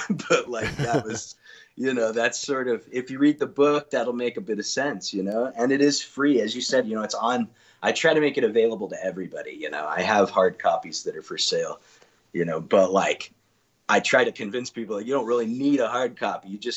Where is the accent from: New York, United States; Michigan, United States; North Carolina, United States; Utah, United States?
Utah, United States; Heber; now in Salt Lake City, United States; So yeah, I was born and raised in Heber. I grew up kind of was down here.